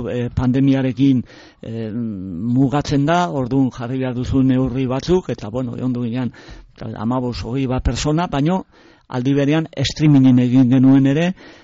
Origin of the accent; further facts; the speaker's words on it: Errenteria, Basque Country, Spain; nire herrian Errenteria